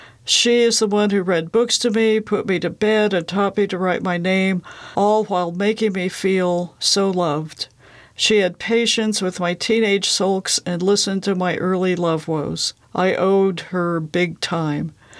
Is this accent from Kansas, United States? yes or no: yes; Lawrence, Kansas, United States; from Lawrence, Kansas, and I'm here as part of the High Plains Public Radio Readers Book Club.